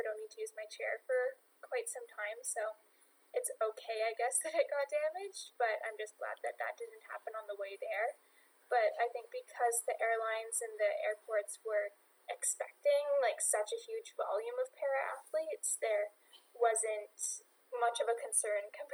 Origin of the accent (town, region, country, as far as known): Ottawa, Ontario, Canada